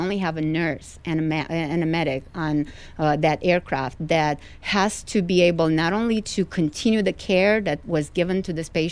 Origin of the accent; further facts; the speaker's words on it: Romania; I am originally from Romania, and I always wanted to be a pilot.